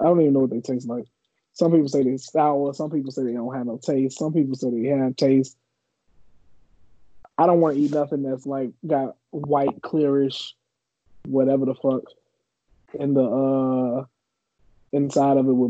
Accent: Chicago, Illinois, United States; I am from the South Side, Chicago. And the way we eat our spaghetti is we have spaghetti with meat or meat sauce.

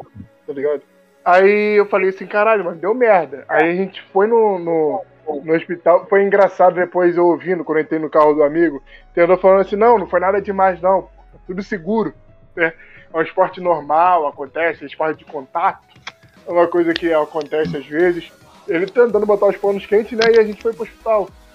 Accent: Cachoeira de Macacu, Rio de Janeiro, Brazil; born there; Não, nasci em Cachoeira de Macacu, cara.

